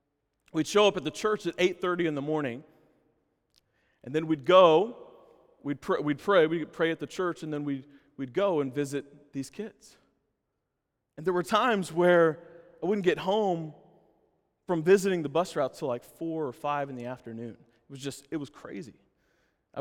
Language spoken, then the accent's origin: English; Atlanta, Georgia, United States; I'm from Atlanta area in Georgia.